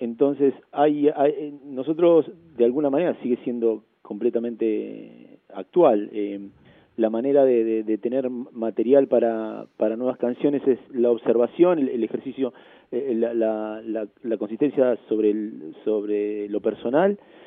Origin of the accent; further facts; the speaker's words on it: Junín, Buenos Aires Province, Argentina; born there; los dos somos nacidos en Junín, los dos nacimos el mismo año